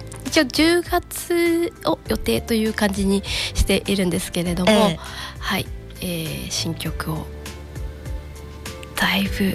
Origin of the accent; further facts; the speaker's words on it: Onomichi, Hiroshima, Japan; 私は尾道で生まれ育って、まあ、こういう街でっていうことを話したりとか。